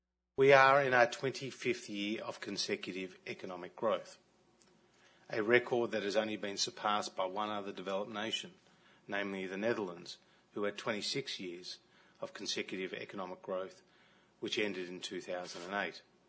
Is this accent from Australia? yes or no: yes; Victoria, Australia; a fivefold increase in my home state of Victoria's population over a similar period.